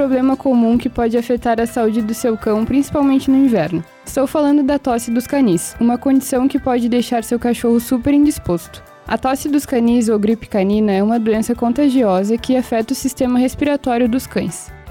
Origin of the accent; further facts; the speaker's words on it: Santana do Livramento, Rio Grande do Sul, Brazil; Eu estudei lá no Oeste Catarinense, certo. Mas eu sou de Santana do Livramento.